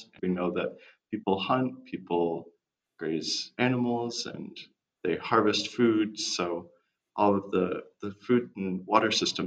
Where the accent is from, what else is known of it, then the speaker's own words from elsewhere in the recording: Arizona, United States; I'm from Northern Arizona, and my partner and I are planning to move to the Navajo Nation when we both graduate from grad school.